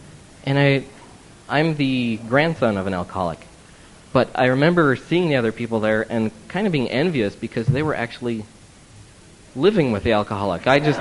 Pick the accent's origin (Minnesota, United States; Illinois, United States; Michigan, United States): Minnesota, United States; I'm from Minnesota.